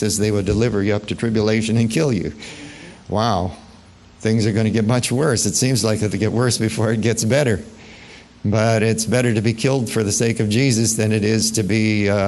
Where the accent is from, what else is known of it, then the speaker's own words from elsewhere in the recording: Nebraska, United States; maybe I grew up in Nebraska and was pretty naive, but I didn't know there was that kind of hatred in the world.